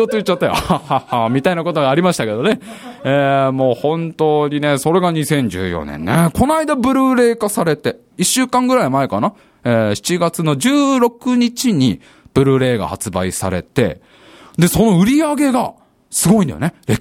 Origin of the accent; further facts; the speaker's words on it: Tokorozawa, Saitama, Japan; 私の実家、所沢なんですけど、埼玉県の所沢に久しぶりに帰って、